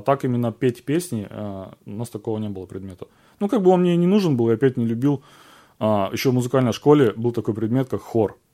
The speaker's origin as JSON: {"language": "Russian", "town": "Ust-Kamenogorsk", "region": "East Kazakhstan Region", "country": "Kazakhstan", "said": "я из Казахстана приехал, город Усть-Каменогорск, Восточный Казахстан. Приехал в Новосибирск учиться, потом бросил, приехал обратно в Усть-Каменогорск."}